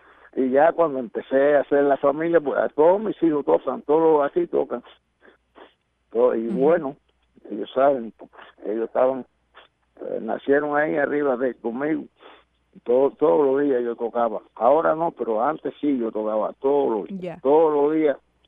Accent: Matanzas, Cuba; me encontré con un muchacho de mi pueblo allá de Matanza que se llamaba Héctor, que era también abacuá.

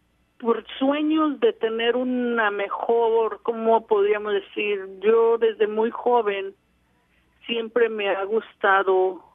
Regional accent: Izúcar de Matamoros, Puebla, Mexico; Estaba en un grupo en mi pueblo, que mi pueblo se llama Izúcar de Matamoros

